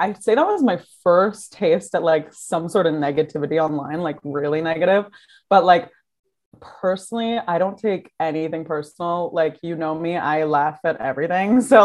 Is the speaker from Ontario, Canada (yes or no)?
yes; Kingston, Ontario, Canada; I grew up in Kingston or outside of Kingston, Ontario. And so like very small town vibes